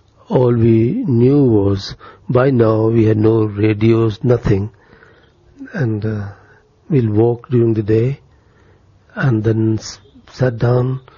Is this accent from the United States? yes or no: no; Amritsar, Punjab, India; born there; because I was born in Amritsar and I had been there a few times, that I would certainly know one or two people